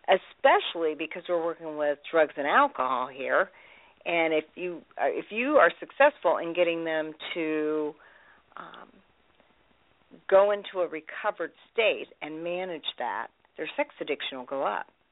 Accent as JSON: {"language": "English", "town": "Indianapolis", "region": "Indiana", "country": "United States", "said": "I'm from Indianapolis, Indiana, the only certified sexual addictions therapist in the Indianapolis area."}